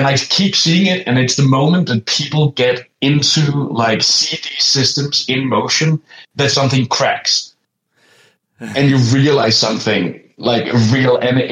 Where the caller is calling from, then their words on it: Copenhagen, Capital Region of Denmark, Denmark; I'm calling from Copenhagen, Denmark.